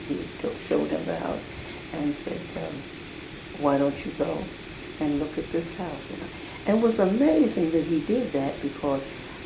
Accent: Holly Hill, South Carolina, United States; born there; also born or lived in Harlem, New York; now in Crown Heights, United States; I was born in South Carolina, in a little place called Holly Hill, South Carolina.

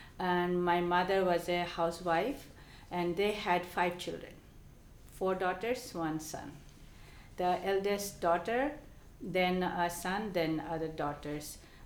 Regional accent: Chittagong, Chittagong Division, Bangladesh; also born or lived in Dhaka; I'm from Bangladesh, and I was born in, I was born in Chittagong, Bangladesh. Chittagong is a port city of Bangladesh. And then from there, my father moved to Dhaka.

